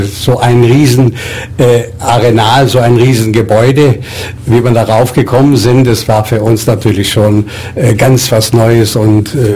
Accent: Cuxhaven, Lower Saxony, Germany; also born or lived in Radmannsdorf, West Prussia; Ich bin geboren in Radmannsdorf, Westpreußen. Wir wohnten in Cuxhaven, wir sind geflüchtet damals 1944 und wohnten von 1944 bis 1949 in Altenwalde in der Nähe von Cuxhaven.

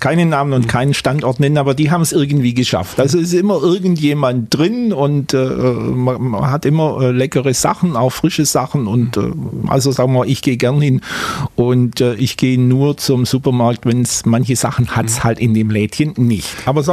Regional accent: Baden-Württemberg, Germany; born there; als gebürtiger Schwabe, man kann halt das Schwätzle halten.

